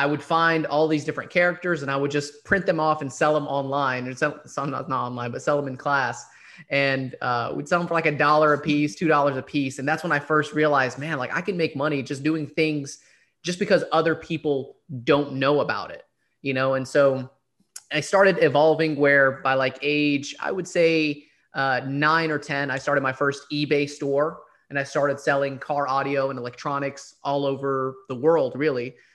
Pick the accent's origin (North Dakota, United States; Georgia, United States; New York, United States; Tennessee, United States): Georgia, United States; Dalton; We grew up in Dalton, Georgia, so we would pray in a mosque that was literally in the hood.